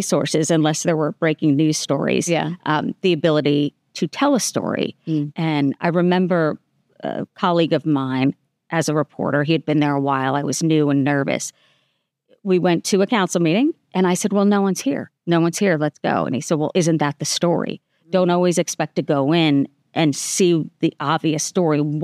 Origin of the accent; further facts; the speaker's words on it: New Jersey, United States; growing up in New Jersey with my parents and their friends and growing up with their kids